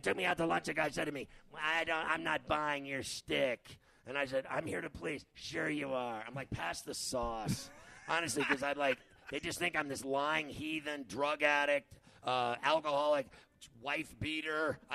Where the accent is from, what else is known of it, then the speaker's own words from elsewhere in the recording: Pittsburgh, Pennsylvania, United States; because, I'm from Pittsburgh.